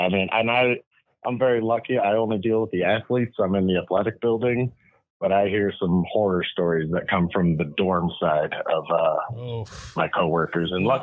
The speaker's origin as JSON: {"language": "English", "region": "Michigan", "country": "United States", "moved": "as an adult", "lives_now": "Colorado, United States", "said": "We want to leave Colorado. I've been out here for 20 years. I'm originally from Michigan, but I've lived here for 20 years."}